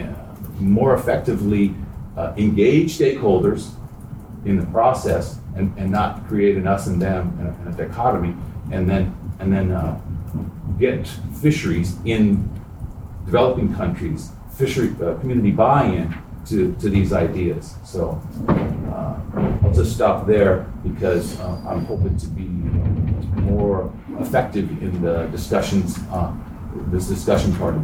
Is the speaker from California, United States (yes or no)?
yes; Santa Barbara, California, United States; I'm a lifelong commercial fisherman from Santa Barbara. I was born in Santa Barbara.